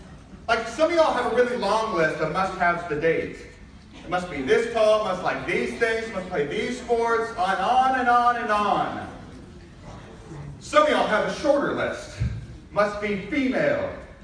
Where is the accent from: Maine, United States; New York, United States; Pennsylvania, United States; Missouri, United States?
Missouri, United States; St. Louis; also born or lived in Concordia, Nebraska; I'd already seen four different people that I knew from either Concordia, Nebraska, or growing up in St. Louis.